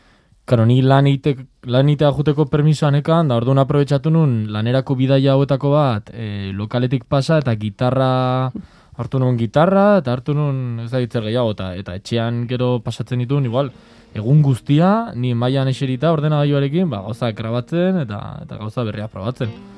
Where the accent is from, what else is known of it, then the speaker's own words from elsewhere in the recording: San Sebastián, Basque Country, Spain; Bai, bueno, donostiarra gara, da.